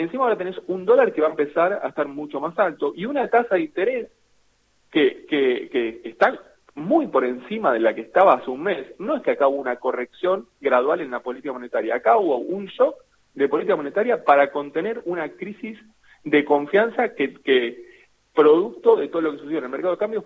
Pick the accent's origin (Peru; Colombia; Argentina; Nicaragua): Argentina; nosotros mismos como argentinos y como ahorristas